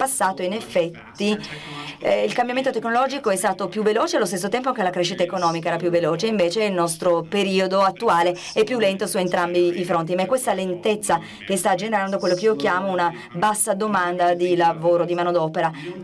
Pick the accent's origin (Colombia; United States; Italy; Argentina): United States; Italian is a second language; Io sono degli Stati Uniti, sono americano